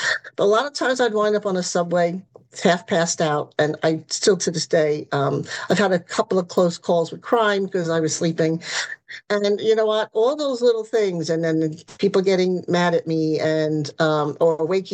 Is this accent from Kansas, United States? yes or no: no; Brooklyn, New York, United States; I was born and raised in Brooklyn. And in 2008, it's actually 2006, I moved to Staten Island, which is just a hop, skip, and a jump over a bridge.